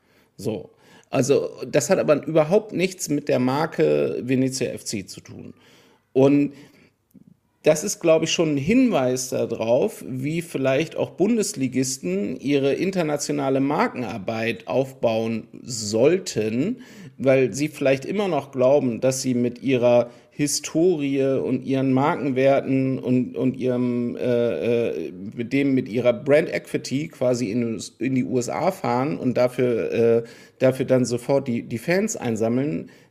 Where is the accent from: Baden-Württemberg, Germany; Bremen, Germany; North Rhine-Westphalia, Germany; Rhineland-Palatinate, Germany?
Bremen, Germany; born there; Gebürtiger Bremer